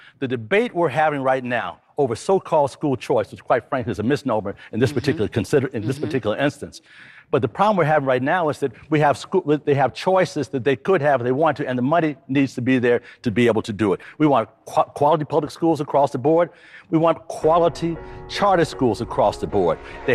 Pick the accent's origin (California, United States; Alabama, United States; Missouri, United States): Missouri, United States; St. Louis; I grew up in St. Louis, Missouri. Lord have mercy. It was an awful public school system.